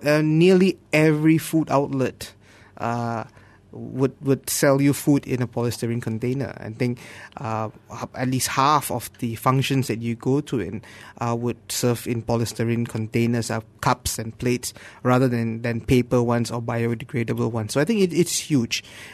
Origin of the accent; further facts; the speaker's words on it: Malaysia; I think food waste is especially big amount of waste that we as a Malaysian society generate.